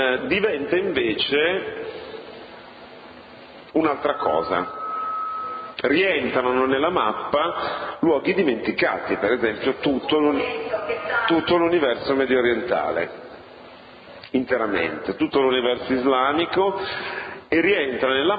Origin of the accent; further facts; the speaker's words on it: Genoa, Liguria, Italy; Personalmente io sono genovese, devo dire la verità